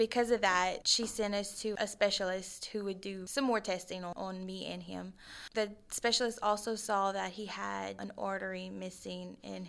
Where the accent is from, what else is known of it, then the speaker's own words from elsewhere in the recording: Louisiana, United States; I'm from Louisiana.